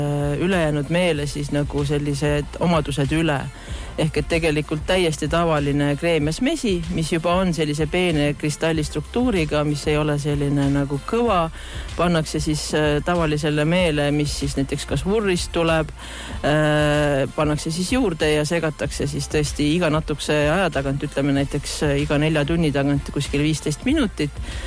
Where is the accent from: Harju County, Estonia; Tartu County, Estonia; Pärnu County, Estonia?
Harju County, Estonia; Tallinn; me ise oleme olnud tallinlased, siuksed linna inimesed oma perekonnaga, aga meil on olnud ja suve kodumaal. Hiiumaal täpsemalt Kassari saarel ja siis Sireli talus